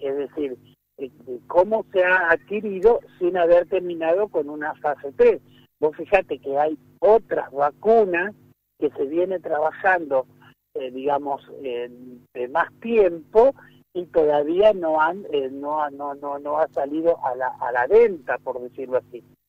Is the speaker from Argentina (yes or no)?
yes; Argentina; yo como ciudadano argentino